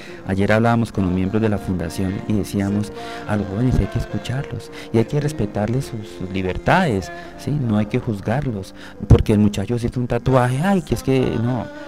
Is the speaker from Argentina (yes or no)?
no; Colombia; Dejé una buena huella allá como colombiano, porque cada vez que yo hacía una actividad en Brasil con toda esta juventud me sentía un verdadero colombiano, pero ante todo un verdadero cristiano